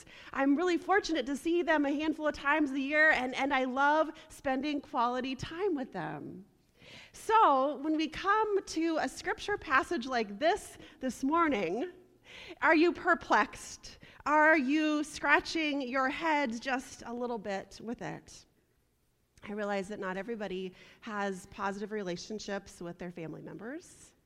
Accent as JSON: {"language": "English", "region": "Nebraska", "country": "United States", "tie": "born or raised there", "said": "I grew up in Nebraska, so we don't have a whole lot of lakes"}